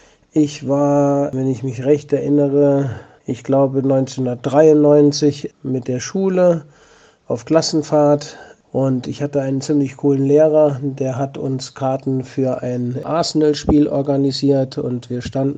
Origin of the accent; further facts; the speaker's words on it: Saarland, Germany; weil ich zwar als Saarländer, aber aus fast der gleichen Ecke komme. Miroslav Klose hat 10 Kilometer von mir gelebt. Ich bin dort in der Ecke in die Schule gegangen